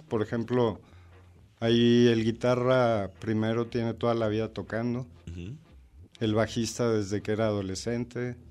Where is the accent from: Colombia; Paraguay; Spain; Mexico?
Mexico; como típico mexicano estamos envueltos en la música americana y en la música latina